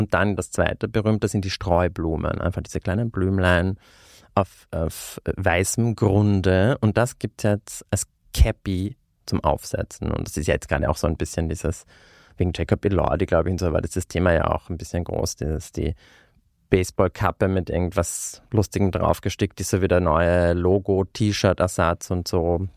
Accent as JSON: {"language": "German", "region": "Carinthia", "country": "Austria", "said": "weil ich bin ja aus Kärnten und in Kärnten haben wir auf der Kärntner Tracht gibt es ja diese kleinen Blümchen Blärmle, das Muster."}